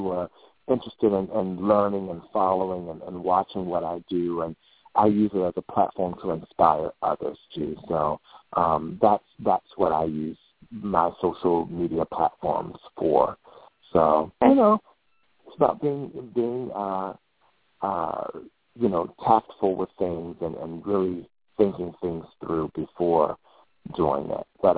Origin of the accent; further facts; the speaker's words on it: Virginia, United States; because at that time, growing up in Virginia, You know, mm-hmm. I wasn't, you know, it wasn't an industry town like L.A. or New York, you know.